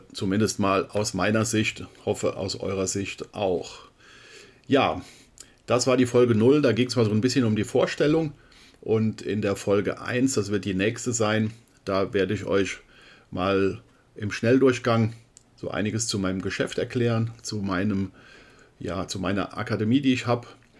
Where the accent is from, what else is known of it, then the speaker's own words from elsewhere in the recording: Nassau, Rhineland-Palatinate, Germany; born there; now in Nickenich, Germany; Ich bin geboren in Nassau, das ist ein kleines Städtchen im Lahntal, ganz idyllisch gelegen. Heute lebe ich im, auch schönen Städtchen Nickenich in der Nähe von Andernach. Ich bin aktuell 57 Jahre alt